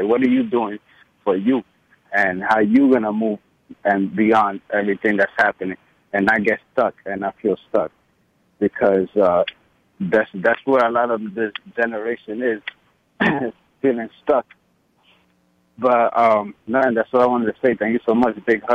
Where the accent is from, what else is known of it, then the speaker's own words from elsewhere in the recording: New York, United States; born and raised in New York and everything like that, right?